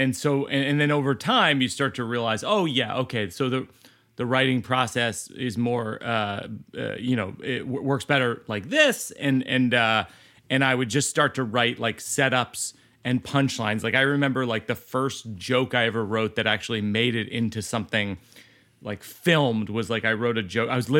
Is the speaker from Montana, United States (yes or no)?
no; Shrewsbury, Massachusetts, United States; We grew up in Shrewsbury, Mass., which is outside of Worcester